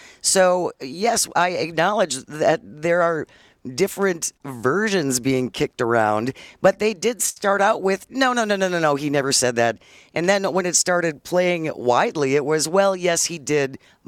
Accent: Hartford, Connecticut, United States; Lee from Hartford has been waiting, my hometown.

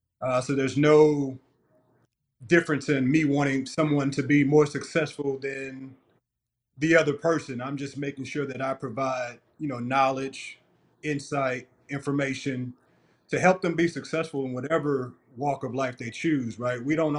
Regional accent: St. Louis, Missouri, United States; Well, I'm a hometown kid, born and raised in St. Louis. This has always been home for me, even through the cities that I played in.

